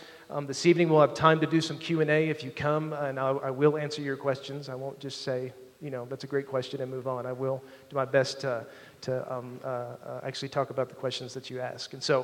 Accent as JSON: {"language": "English", "town": "Roswell", "region": "New Mexico", "country": "United States", "lives_now": "Kansas City, United States", "said": "I am originally from Roswell, New Mexico."}